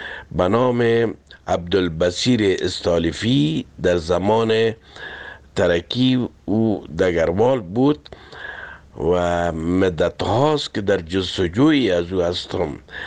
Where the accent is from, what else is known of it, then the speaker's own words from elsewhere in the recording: Kabul, Afghanistan; now in France; اصلا من از کابل هستم و در فرانسه مدت 40 سال است که زندگی میکنم.